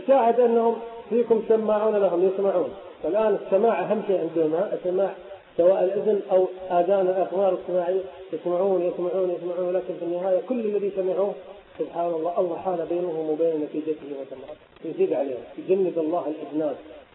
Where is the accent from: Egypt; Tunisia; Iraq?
Iraq; احنا ليش عندنا في العراق احنا ليش فاشلين من فشل الى فشل